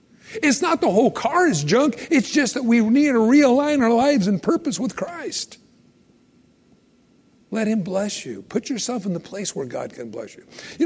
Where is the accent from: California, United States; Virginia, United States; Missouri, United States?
California, United States; now in Idaho, United States; I moved up here from California years ago. Now I know everybody will hate me. No, I'm from California.